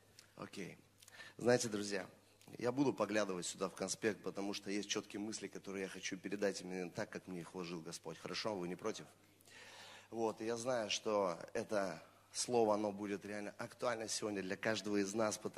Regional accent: Estonia; я пастор из Эстонии

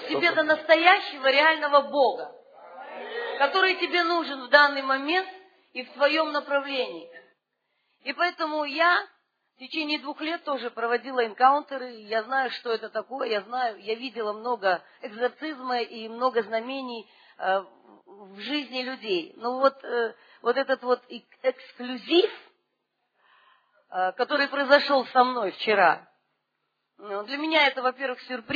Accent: Riga, Latvia; меня многие знают. Я из Риги.

